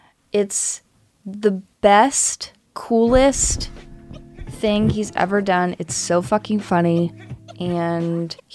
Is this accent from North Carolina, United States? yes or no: yes; North Carolina, United States; And I think some people would call me a fair weather fan because I grew up in North Carolina.